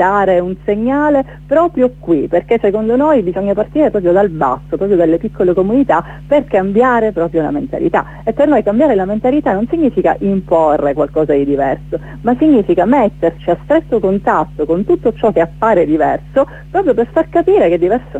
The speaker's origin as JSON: {"language": "Italian", "town": "Catania", "region": "Sicily", "country": "Italy", "lives_now": "Palazzolo Acreide, Italy", "said": "Io non sono natia palazzolese, ma sono catanese, ma ho scelto praticamente di vivere"}